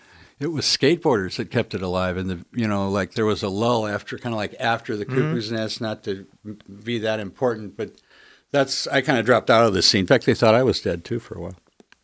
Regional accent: Santa Ana, California, United States; So did I. I grew up in the South Santa Ana by Memorial Park.

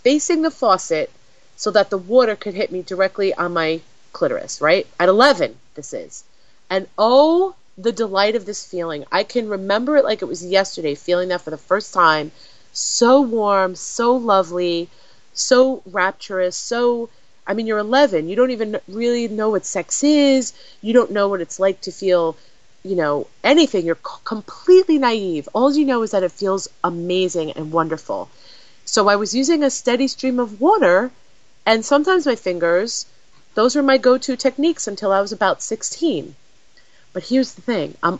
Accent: New York, United States; accent: New York; oh, there comes my New York accent.

